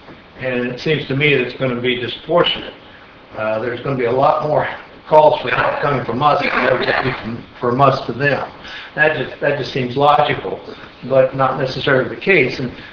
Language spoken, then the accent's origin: English; Inglis, Florida, United States; from Inglis